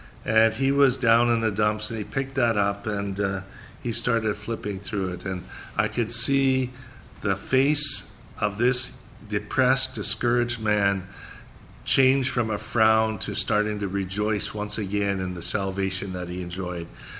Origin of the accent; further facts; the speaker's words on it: Canada; now in Florida, United States; Now, I'm from Canada. I've seen so much snow, I don't ever want. That's why I'm living in Florida now.